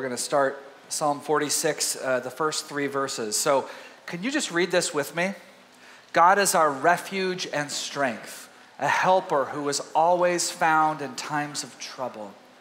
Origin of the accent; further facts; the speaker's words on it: Texas, United States; I grew up in East Texas, as most of you know.